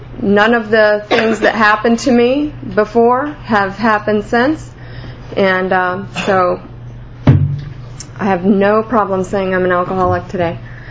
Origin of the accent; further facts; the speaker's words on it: Gainesville, United States; also born or lived in Kentucky; Growing up, I was born in Kentucky, but my family moved to Gainesville when I was about 5 years old.